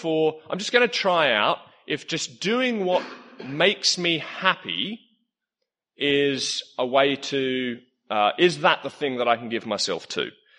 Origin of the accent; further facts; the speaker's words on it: Australia; I grew up in a place by the coast, and it's a sort of little holiday town in Australia that lots of people come to.